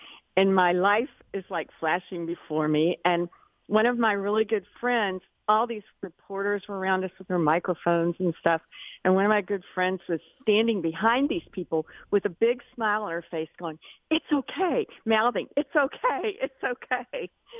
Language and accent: English; Louisville, Kentucky, United States; Well, growing up in Louisville, the Derby, it's just, even though my parents had nothing to do with horses or anything like that, I'm from a family of educators and ministers.